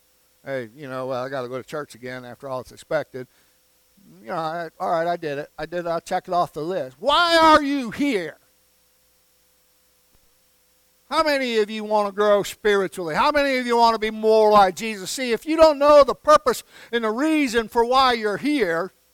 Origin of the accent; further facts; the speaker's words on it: New York, United States; I'm from New York.